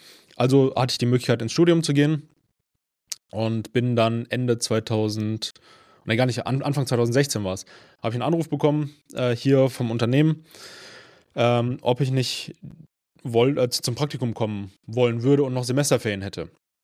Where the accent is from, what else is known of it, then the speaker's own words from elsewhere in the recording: Langenfeld, North Rhine-Westphalia, Germany; now in Mülheim an der Ruhr, Germany; ich bin 33 Jahre alt. Ich komme gebürtig aus Langenfeld im Rheinland, nahe Düsseldorf. Wohne jetzt mittlerweile in Mülheim an der Ruhr.